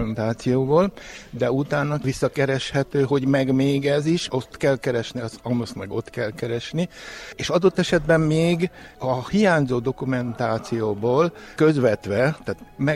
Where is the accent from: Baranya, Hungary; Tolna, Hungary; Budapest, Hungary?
Budapest, Hungary; born there; Budapestről jöttem. Én ott is születtem. A munkám nagyobbik részét Budapesten is végeztem. Jelenleg is Budapesten dolgozok, bőven nyugdíjasként, 81 évesen.